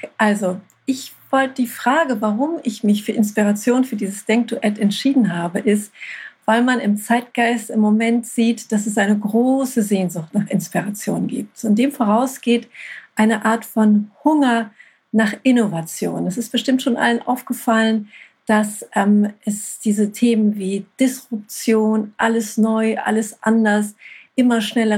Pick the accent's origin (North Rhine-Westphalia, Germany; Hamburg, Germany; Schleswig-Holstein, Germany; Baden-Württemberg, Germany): Hamburg, Germany; Ich komme aus Hamburg.